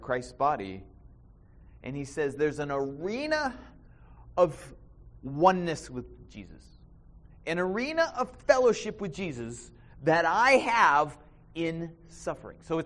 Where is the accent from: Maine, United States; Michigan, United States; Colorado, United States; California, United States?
Maine, United States; now in Arizona, United States; We live in Arizona. I grew up in Maine.